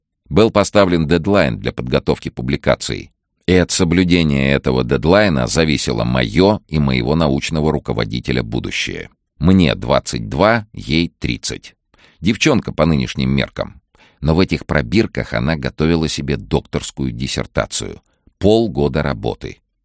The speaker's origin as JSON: {"language": "Russian", "town": "Novosibirsk", "region": "Novosibirsk Oblast", "country": "Russia", "tie": "born or raised there", "said": "Я вырос в Новосибирске, в Академгородке, в лесу на берегу Обского моря."}